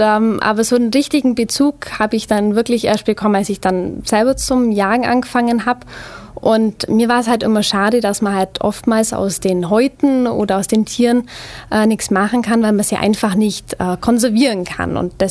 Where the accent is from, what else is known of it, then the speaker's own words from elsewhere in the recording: Tannhausen, Germany; also ich komme aus Tannhausen, bin 25 Jahre alt